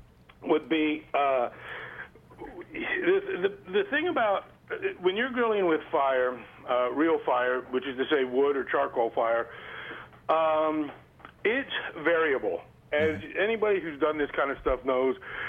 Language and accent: English; East Coast, United States; I've been lucky enough to be married to my wife for 30 years, and I'm from the East Coast. She's from Texas.